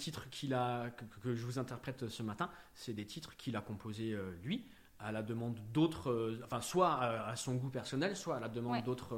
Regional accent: Auvergne-Rhône-Alpes, France; Et c'est pas parce que je viens de Haute-Loire, c'est un heureux hasard.

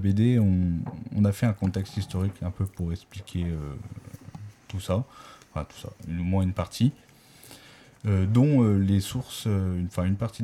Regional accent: Brest, Brittany, France; parce que déjà, on est de Brest, mon père était de Brest.

